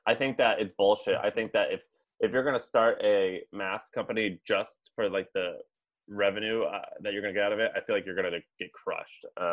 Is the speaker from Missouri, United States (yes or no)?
yes; Missouri, United States; I grew up in Missouri with a lot of union guys